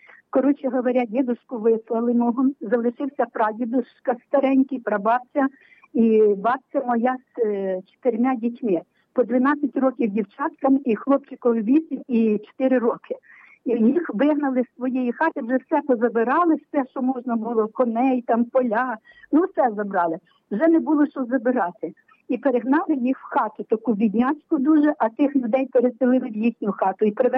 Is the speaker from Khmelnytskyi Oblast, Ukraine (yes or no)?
yes; Khmelnytskyi Oblast, Ukraine; Я сама родом з Смельницької області, але на рубежі західної території, яка була під Польщею, з Галатини, 7 кілометрів від Кльштина. Від Олешкових, відомих такого польського села.